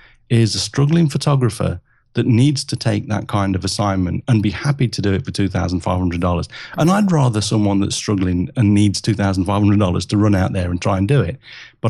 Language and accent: English; England, United Kingdom; born there; But I was born in England, as you can tell from the accent.